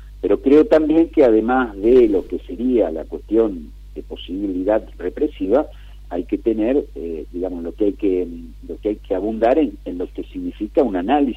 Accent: Argentina; Pero somos argentinos todos.

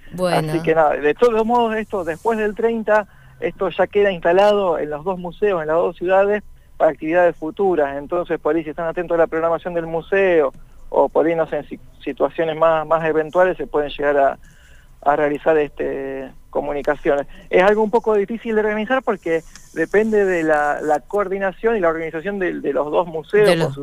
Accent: Pergamino, Buenos Aires Province, Argentina; born there; now in Rosario, Argentina; Exactamente, yo nací en Pergamino, hace más o menos 10 años que vivo en Rosario

